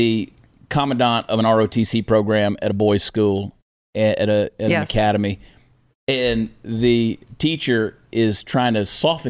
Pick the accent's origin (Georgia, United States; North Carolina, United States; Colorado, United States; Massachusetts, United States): Georgia, United States; Augusta; I was driving in my hometown, Augusta, Georgia. I was driving through my hometown the other day.